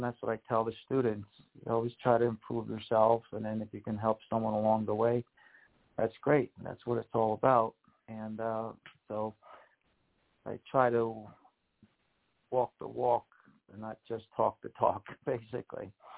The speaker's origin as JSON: {"language": "English", "town": "New Haven", "region": "Connecticut", "country": "United States", "tie": "born there", "said": "And then I was born in New Haven, Connecticut, right where Yale University is, and Yale New Haven Hospital."}